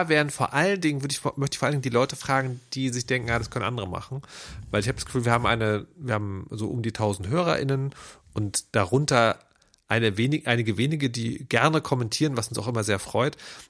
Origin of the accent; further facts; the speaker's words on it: East Germany, Germany; first language German; ich bin im Osten aufgewachsen. Wir hatten damals nichts.